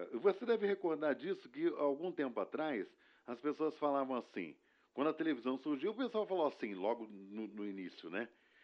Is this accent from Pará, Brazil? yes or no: no; Rio de Janeiro, Brazil; Eu sou carioca, né? Na época, trabalhava no Rio de Janeiro.